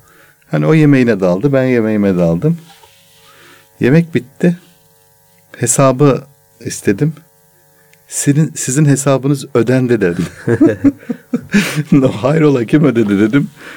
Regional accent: Istanbul, Turkey; Çocukluğum hafta İstanbul'da geçti.

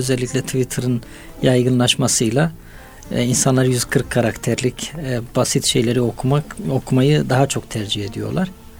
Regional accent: Batman, Batman Province, Turkey; also born or lived in Diyarbakır; now in Istanbul, Turkey; Batmanlıyım. İlkokul ve ortaokul, liseyi Batman'da ve Diyarbakır'da okuduktan sonra üniversite eğitimi için İstanbul'a geldim.

